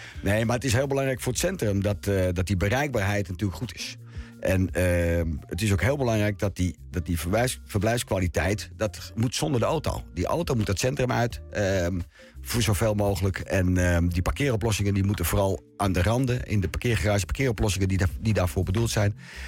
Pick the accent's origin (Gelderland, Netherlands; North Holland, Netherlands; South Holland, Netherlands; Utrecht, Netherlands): North Holland, Netherlands; Bussum; Ik ben natuurlijk geboren en getogen in Bussum.